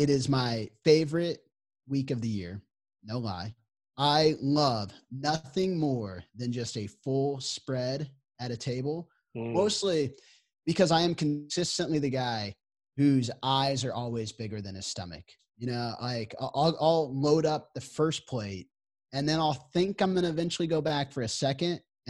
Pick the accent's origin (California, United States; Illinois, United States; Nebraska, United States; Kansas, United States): Kansas, United States; Like as a Midwesterner to my core, the more casseroles I can consume in any given day, the better.